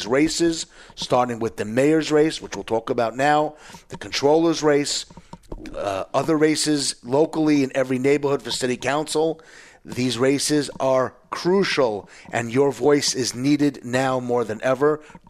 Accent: New York, United States; as a New Yorker, the graffiti, the dirty streets for sure is an indicator

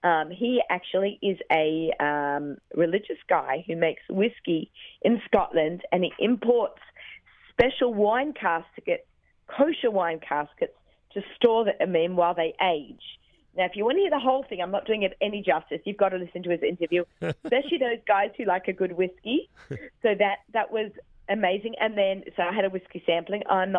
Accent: Australia; accent: Australian; you know, me and my Australian accent and with their Kentucky accents

